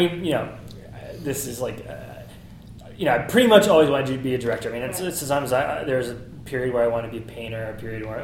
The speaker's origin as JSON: {"language": "English", "region": "New England", "country": "United States", "tie": "born or raised there", "said": "I grew up in New England and you know, the woods behind my house definitely were haunted by the past to me as a child"}